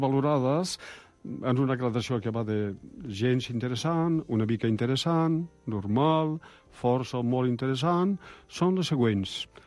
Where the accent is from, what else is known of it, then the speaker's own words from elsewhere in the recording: Arenys d'Empordà, Catalonia, Spain; Tinc 64 anys, soc catalana d'un petit poble anomenat Arenys d'Empordà, que per no tenir no tenim ni ajuntament, perquè l'ajuntament es troba a Garrigàs